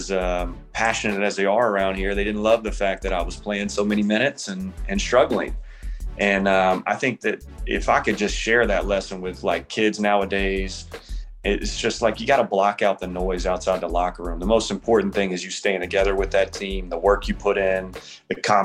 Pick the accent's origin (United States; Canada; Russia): United States; Roanoke, Virginia; I actually started out as a soccer player. I'm from Roanoke, Virginia. I got a bunch of brothers, and they all were had interest in sports